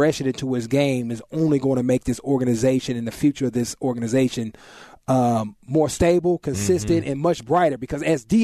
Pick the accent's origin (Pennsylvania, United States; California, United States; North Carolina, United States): California, United States; Oakland; I am from Oakland, so traditionally I'm more of a Warriors fan, but I live here in the Valley now